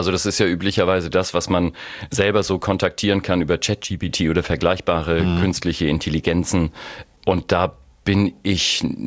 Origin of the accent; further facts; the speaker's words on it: Hamburg, Germany; wie immer macht man dann ja Sachen, die man normalerweise als Hamburger nicht macht